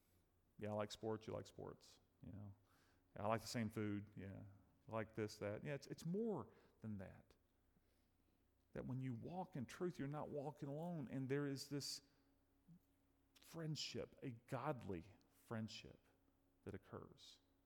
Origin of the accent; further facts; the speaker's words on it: Kentucky, United States; We're not from here. I'm from Kentucky.